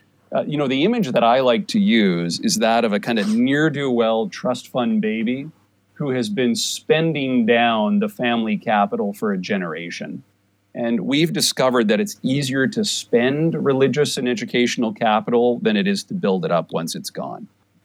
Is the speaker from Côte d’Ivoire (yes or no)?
no; Canada; now in United States; in a nation like the United States, where I'm an immigrant to, I'm Canadian, I came here in part because of its deep commitment to religious freedom